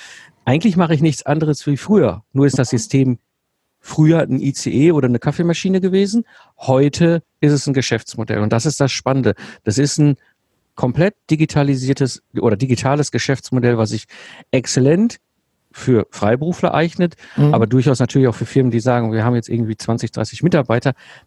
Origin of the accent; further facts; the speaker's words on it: North Rhine-Westphalia, Germany; ich bin ein Kind des Ruhrpotts, da bin ich geboren und aufgewachsen. Ich habe sehr früh in der Kindheit schon gemerkt, so wenn du so zwischen Kohle und Stahl groß wirst, ne, ich bin 74er Baujahr, das heißt, ich habe meine Jugend in den 80ern und 90ern im Ruhrpott erlebt